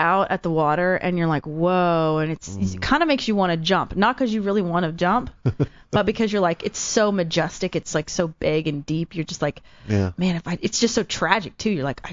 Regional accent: United States; I think the water's pretty clean here compared to where I'm from because I'm from the Gulf. So the Gulf looks like iced tea.

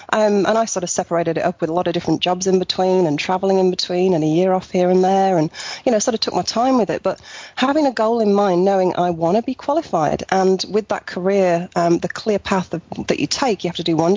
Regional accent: England, United Kingdom; now in Australia; I'm from England originally

